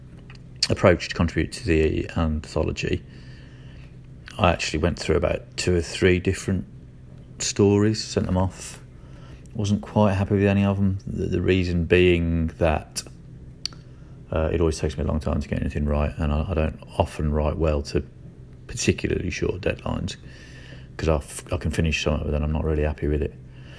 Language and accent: English; Birmingham, West Midlands, United Kingdom; I'm a writer from Birmingham.